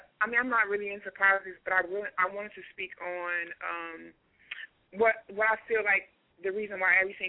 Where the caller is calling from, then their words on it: New York, United States; I'm calling from Harlem.